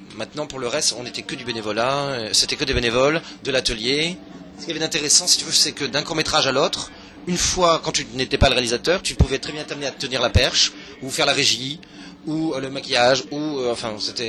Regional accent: France; now in Brussels, Belgium; Donc, je suis français, j'habite à Bruxelles.

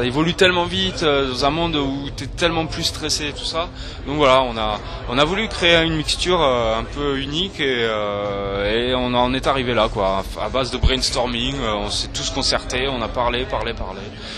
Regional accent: Toulouse, Occitanie, France; c'est la release party qu'on a fait chez nous à Toulouse.

